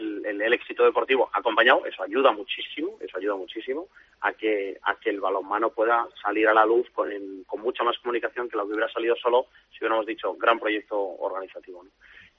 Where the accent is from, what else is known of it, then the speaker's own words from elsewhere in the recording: Spain; como español y como jugador de balonmano estamos contentos